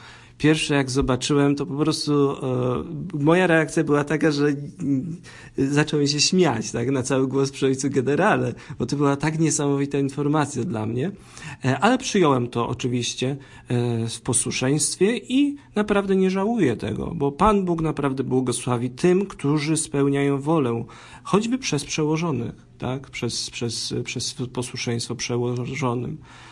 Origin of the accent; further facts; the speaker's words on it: Warsaw, Masovian Voivodeship, Poland; Urodziłem się w 1987 roku w Warszawie, pochodzę z Warszawy, tam moi rodzice mieszkają z całą rodziną. Wychowałem się w rodzinie, gdzie jest 7 dzieci aż, więc mam duże rodzeństwo.